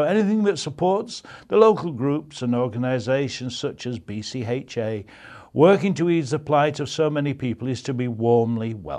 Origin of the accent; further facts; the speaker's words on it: Manchester, North West England, United Kingdom; The idea was hatched in my hometown of Manchester